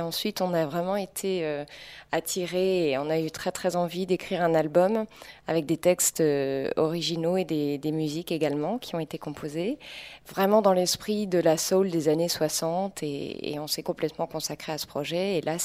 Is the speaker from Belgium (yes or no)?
no; Paris, Île-de-France, France; Nous, on vient de Paris. La plupart, je pense à tout le monde, du coup, là, dans le groupe, à tout l'effectif au complet. On est tous parisiens.